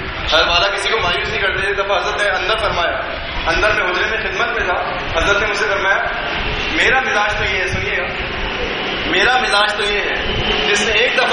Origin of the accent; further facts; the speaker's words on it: Hyderabad, Sindh, Pakistan; اتنا ان کو حیدرآباد سے پیار تھا, میں حیدرآباد کا ہوں.